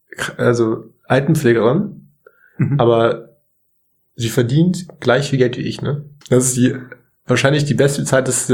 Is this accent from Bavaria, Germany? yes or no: yes; Munich, Bavaria, Germany; Ich komme aus München.